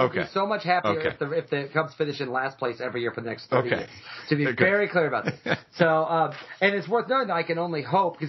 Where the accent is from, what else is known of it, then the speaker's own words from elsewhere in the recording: Illinois, United States; I'm from farm country Illinois. Illinois is basically Nebraska with Chicago at the top. And I'm from the Nebraska part.